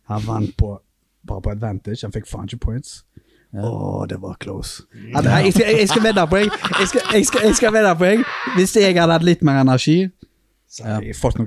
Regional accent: Haugesund, Rogaland, Norway; jeg er faen min fra Haugesund, liksom.

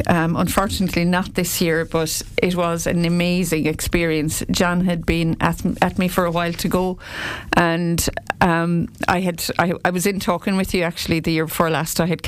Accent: Clooney, Ireland; I mean, I grew up in Clooney.

